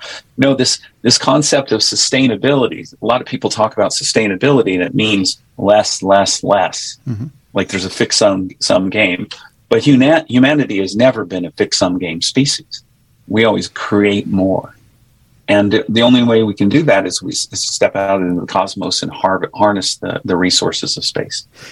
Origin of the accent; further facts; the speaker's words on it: Arizona, United States; many different places, because my family moved around a lot, but many of my formative years were from growing up in Arizona, where we lived in the desert.